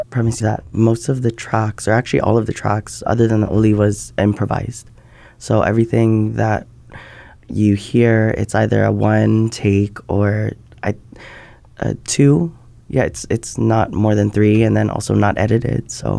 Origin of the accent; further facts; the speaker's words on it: Kaneohe, Hawaii, United States; I always like to think of myself as homegrown. I'm from Kaneohe. I live in Nu'uanu